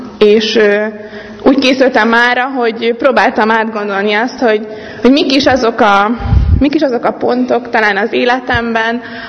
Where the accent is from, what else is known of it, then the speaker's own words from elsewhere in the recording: Kiskunhalas, Bács-Kiskun, Hungary; born there; 25 éves, Kiskunhalason születtem, ez Bács-Kiskun megye, közel van Szerbiához, ott a szabadkai határhoz.